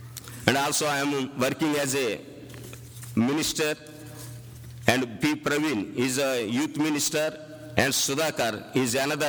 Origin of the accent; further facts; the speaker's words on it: Andhra Pradesh, India; English is a second language; I was born here in Raleigh, brought up since lower school and high school graduation was completed here in Raleigh